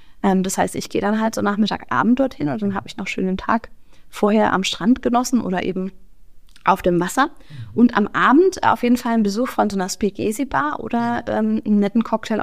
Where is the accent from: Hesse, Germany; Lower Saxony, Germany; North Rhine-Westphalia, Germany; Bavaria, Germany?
Hesse, Germany; das SCH und CH ist ja schwierig für mich als Hesse.